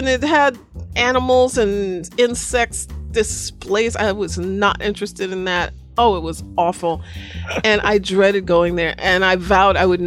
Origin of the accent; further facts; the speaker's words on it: New York City, New York, United States; born there; I was born in the Bronx in New York City.